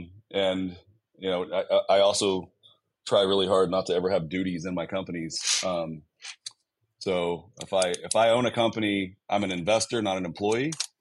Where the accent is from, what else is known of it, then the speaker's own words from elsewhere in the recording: Oklahoma, United States; now in Houston, United States; Well, I live in Houston, Texas. I grew up in Oklahoma.